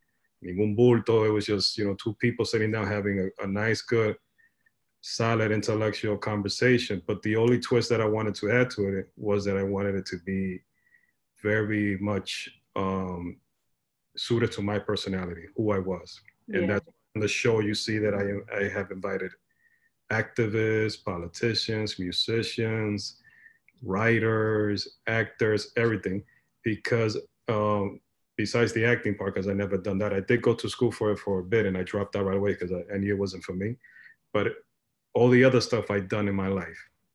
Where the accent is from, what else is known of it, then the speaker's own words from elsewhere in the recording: New York, United States; So I was born in Washington Heights, but I lived all my life, at least to when I was 18 or 19 in Inwood.